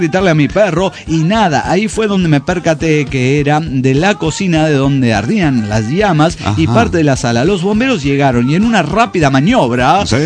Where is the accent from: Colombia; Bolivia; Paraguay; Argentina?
Bolivia; Tarija; de Tarija, Bolivia.